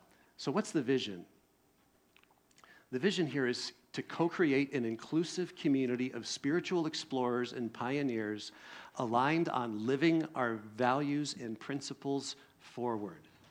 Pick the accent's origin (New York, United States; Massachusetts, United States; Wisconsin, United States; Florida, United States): Wisconsin, United States; born there; this place reminds me of the place I was born in Wisconsin, you know, the happy neighborhood place, you know, that I lived and all that kind of stuff.